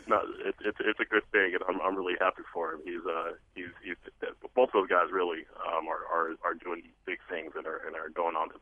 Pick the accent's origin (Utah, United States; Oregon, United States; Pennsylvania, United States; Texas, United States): Oregon, United States; Portland; Yeah, it's my hometown.